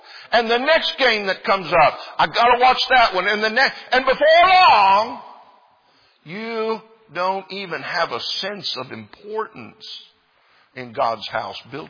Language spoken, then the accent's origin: English; Colorado, United States; You know, I grew up in Colorado, and we had this old excuse everybody used to say for not coming to church.